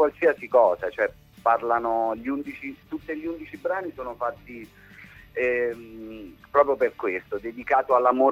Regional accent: Abruzzo, Italy; io e un arrangiatore di Pescara, no, delle mie parti

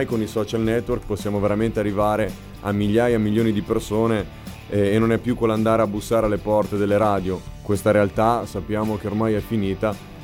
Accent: Drena, Trentino-Alto Adige, Italy; ciao a tutti, vengo dal Trentino, vengo da un piccolissimo paesino che si chiama Drena

